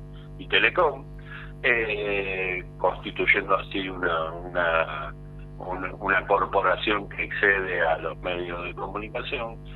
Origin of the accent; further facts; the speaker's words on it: Argentina; nuestra identidad cultural como argentinos